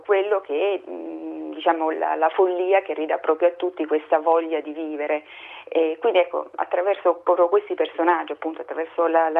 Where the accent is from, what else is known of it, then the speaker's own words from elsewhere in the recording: Pescara, Abruzzo, Italy; tra parentesi appunto sono pescarese